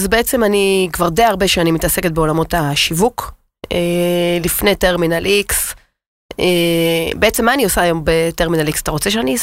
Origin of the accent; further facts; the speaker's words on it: Beersheba, Southern District, Israel; born there; וגם נולדתי בבאר שבע